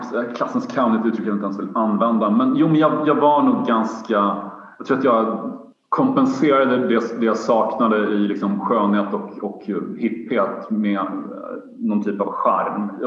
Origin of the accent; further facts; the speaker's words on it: Linköping, Östergötland, Sweden; Jag växte upp i Linköping.